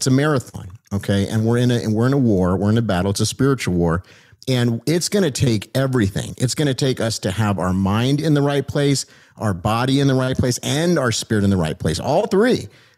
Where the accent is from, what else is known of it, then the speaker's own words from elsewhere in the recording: Hollywood, California, United States; because I come from Hollywood, man. So, I saw the whole thing there